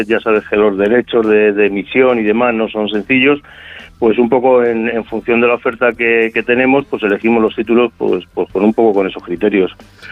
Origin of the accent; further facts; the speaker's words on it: Madrid, Community of Madrid, Spain; yo soy nacido aquí en Vicálvaro, criado en Vicálvaro, he vivido prácticamente toda mi vida en Vicálvaro